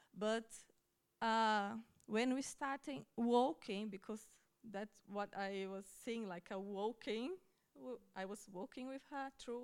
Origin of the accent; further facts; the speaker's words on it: Brazil; English is a second language; moved away as an adult; I am from Brazil. I am now 35 years old. I'm married with Vini. He's also from Brazil.